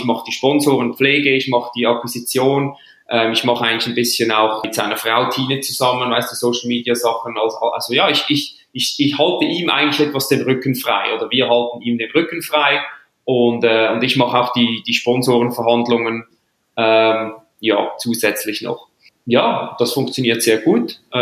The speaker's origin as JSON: {"language": "German", "country": "Switzerland", "said": "Und ich als Schweizer"}